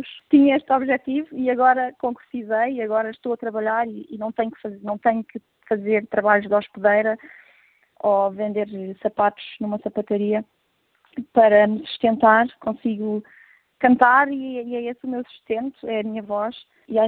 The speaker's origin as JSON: {"language": "Portuguese", "country": "Portugal", "moved": "yes", "said": "inclusive eu que vim de Portugal, não é?"}